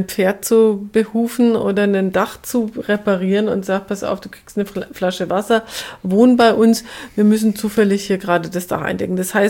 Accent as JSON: {"language": "German", "region": "Bavaria", "country": "Germany", "said": "Bei uns in Bayern"}